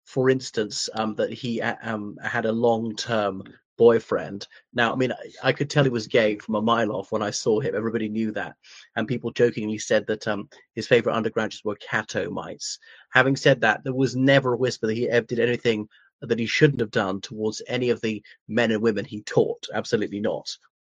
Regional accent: Ireland; o everyone … from Ireland.

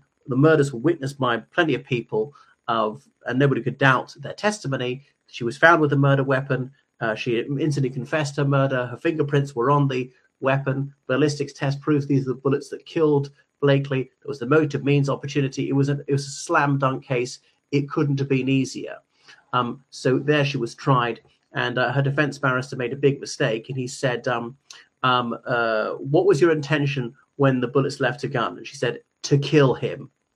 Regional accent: Ireland; o everyone … from Ireland, and thank you for coming back to my channel

